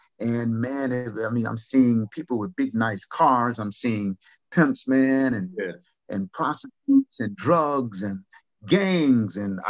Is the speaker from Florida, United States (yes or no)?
yes; Hobe Sound, Florida, United States; They came from Georgia, and down in Hope Sound, Florida, it was a community that was created to a Black community exclusively to serve the rich, wealthy people on Jupiter Island.